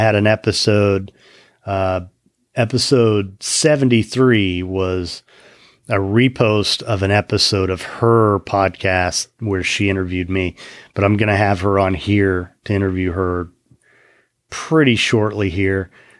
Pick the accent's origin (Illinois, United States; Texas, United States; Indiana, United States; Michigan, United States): Indiana, United States; Kokomo; Mike Milligan, who's from my hometown of Kokomo, Indiana.